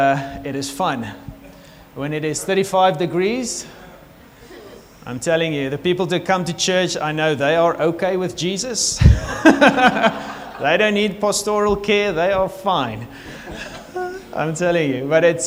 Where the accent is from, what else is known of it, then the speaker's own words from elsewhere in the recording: Tulbagh, Western Cape, South Africa; I grew up in the Boland. Okay … you know where Tolbach is? I grew up in Tolbach.